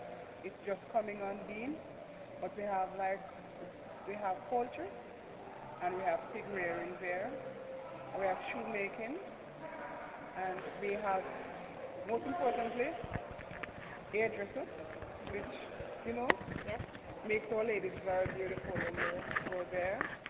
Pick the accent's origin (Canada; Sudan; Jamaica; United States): Jamaica; Saint Catherine; I'm from Ola, St. Catherine, Jamaica.